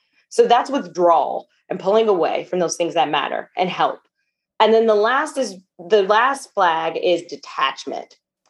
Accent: Detroit, Michigan, United States; I am originally from Detroit. And so hustling, grinding, it's in my DNA. It is in my blood. And so I grew up in a very blue collar household

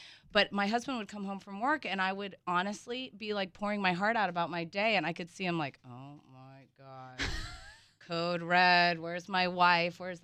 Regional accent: the South, United States; I'm from the South

